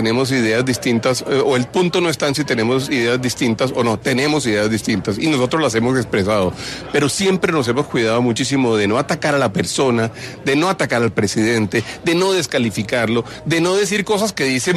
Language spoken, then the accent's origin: Spanish; Colombia; es el momento en el cual tenemos como colombianos verdaderamente que sacarle lo máximo a los cerebros